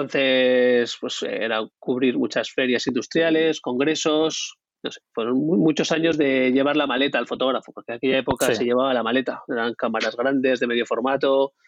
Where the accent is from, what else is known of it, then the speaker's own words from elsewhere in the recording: Aragon, Spain; now in Bilbao, Spain; yo soy imaño, pero vivo en Bilbao desde hace muchos años.